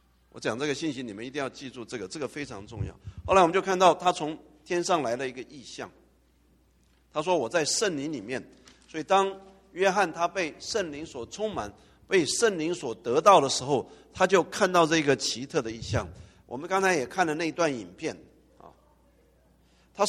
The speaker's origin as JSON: {"language": "Chinese", "country": "Taiwan", "said": "因为我从台湾来的嘛，在那边人一点都不兴奋，一看到下雪完蛋了，又要铲雪。"}